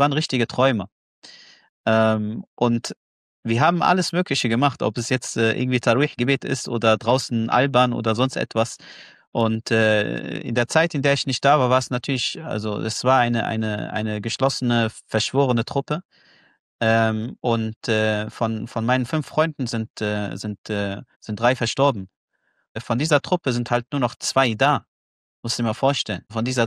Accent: Gaza Strip, Palestine; hat er mich an Gaza gebunden. Und daran, die Menschen in Gaza nicht zu vergessen. Und meine Heimat nicht zu vergessen

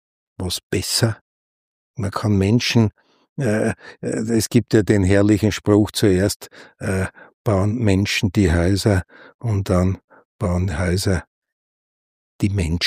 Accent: Vienna, Austria; im 20. Bezirk, wo ich aufgewachsen bin

